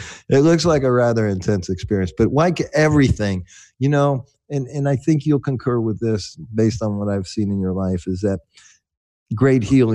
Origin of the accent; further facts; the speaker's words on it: United States; born there; I was born white in America in the 50s, okay?